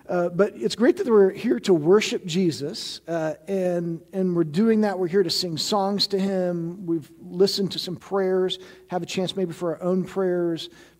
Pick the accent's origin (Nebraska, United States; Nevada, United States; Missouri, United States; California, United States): Missouri, United States; I grew up in Missouri, so he was over 8 hours away.